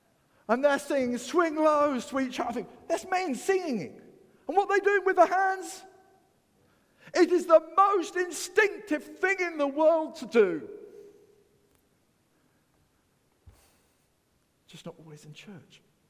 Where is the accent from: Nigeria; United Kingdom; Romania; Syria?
United Kingdom; England; Because I was brought up in England.